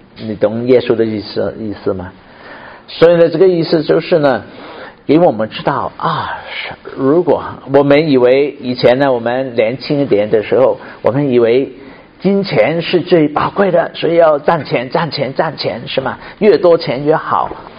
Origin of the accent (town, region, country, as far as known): Hong Kong